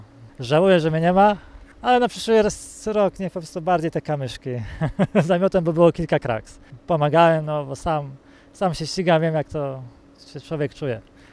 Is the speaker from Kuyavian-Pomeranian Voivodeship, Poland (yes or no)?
yes; Mogilno, Kuyavian-Pomeranian Voivodeship, Poland; A wiesz, jesteśmy z Mogilna, więc też tutaj tak łatwy dojazd